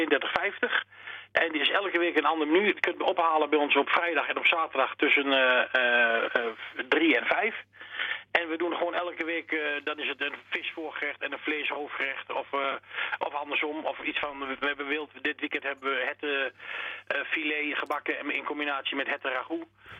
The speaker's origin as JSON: {"language": "Dutch", "town": "Enschede", "region": "Overijssel", "country": "Netherlands", "said": "Ja, ik ben een echte tukker, ik kom uit Enschede"}